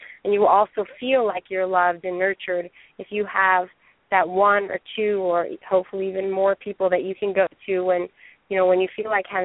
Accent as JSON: {"language": "English", "country": "United States", "tie": "born or raised there", "said": "this is the message that I was given growing up in America."}